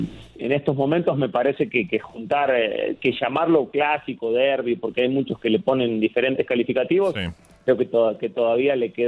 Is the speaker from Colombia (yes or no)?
no; Dominican Republic; No, soy dominicano, pero amo a los boricuas.